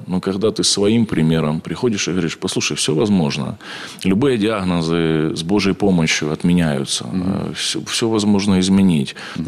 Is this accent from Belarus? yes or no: no; Ukraine; now in Saint Petersburg, Russia; Это было в Украине. Реабилитацию прошел в Украине, сам родом оттуда.